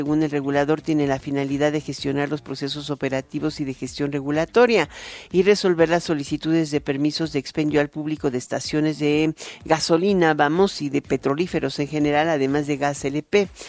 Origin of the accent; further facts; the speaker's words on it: Mexico; nos afecta como mexicanos y como ciudadanos del mundo.